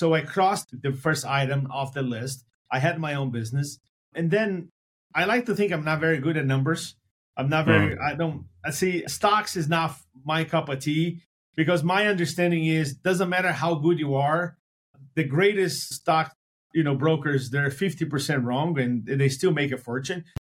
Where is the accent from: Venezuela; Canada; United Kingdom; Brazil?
Brazil; English is a second language; now in United States; English is not my first language, and I'm from Brazil, and I migrated to the United States in 1998 with $100 in my pocket in pursuit of the American dream. And although I'm a Brazilian